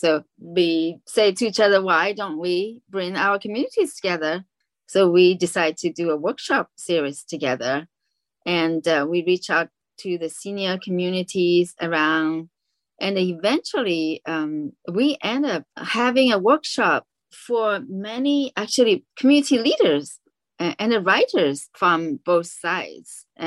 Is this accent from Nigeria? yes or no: no; China; I grew up in China. When I was growing up in China, I grew up during the Chinese Cultural Revolution in China